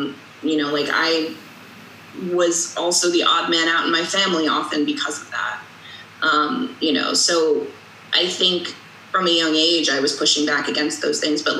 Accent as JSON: {"language": "English", "region": "New York", "country": "United States", "said": "I mean, I'm from New York, and I grew up in Westchester, so there's a lot of Jews there."}